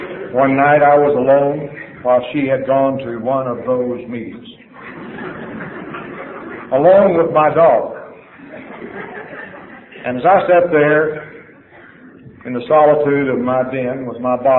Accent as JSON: {"language": "English", "region": "Texas", "country": "United States", "said": "I'm a Texan. I'm from a different country than you."}